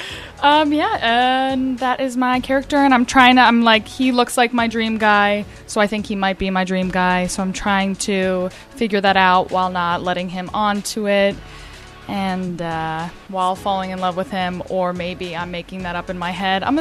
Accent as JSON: {"language": "English", "region": "New Jersey", "country": "United States", "said": "See, I'm from Jersey, and then I vowed I would never go back."}